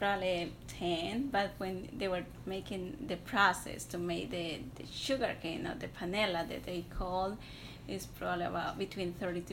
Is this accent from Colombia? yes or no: yes; Colombia; I'm from Colombia, South America. I grew up in a small town, in a farm next to a small town.